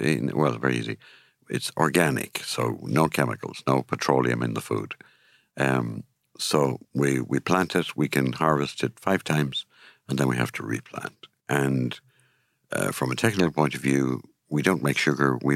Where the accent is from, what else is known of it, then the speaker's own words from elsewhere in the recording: Ireland; you know, I'm Irish, and you know what paddies are like.